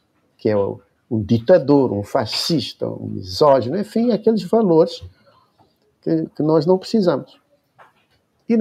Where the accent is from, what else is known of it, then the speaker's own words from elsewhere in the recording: Cape Verde; first language Cape Verdean Creole; Portuguese is a second language; Olha, porque a nossa língua materna é o crioulo. Espero que vocês já tenham estado em Cabo Verde